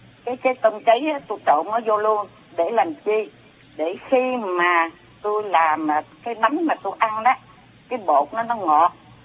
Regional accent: Southern Vietnam, Vietnam; now in Houston, United States; Tôi là người Nam

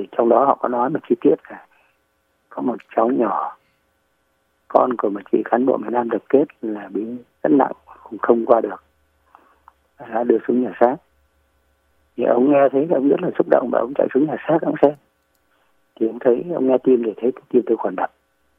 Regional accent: Quang Ngai, Vietnam; quê tôi ở Quảng Ngãi thì chỉ có làm nông nghiệp thôi.

